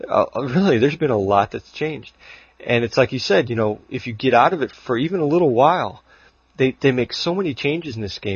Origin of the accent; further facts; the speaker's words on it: Chicago, Illinois, United States; accent: Chicago; So that's, although I hate the Chicago accent. That's just because I grew up there.